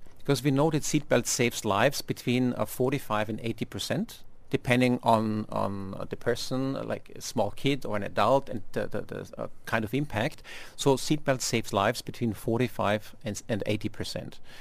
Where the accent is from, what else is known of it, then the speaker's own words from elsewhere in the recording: Austria; Like in my home country, in Austria